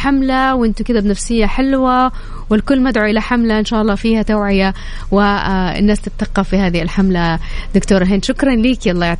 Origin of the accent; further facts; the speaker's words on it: Taif, Makkah Province, Saudi Arabia; born there; أنا من مواليد الطايف على فكرة.